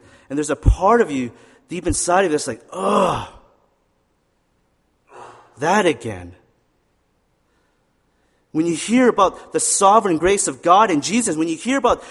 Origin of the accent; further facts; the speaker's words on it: Saskatchewan, Canada; I grew up in Saskatchewan.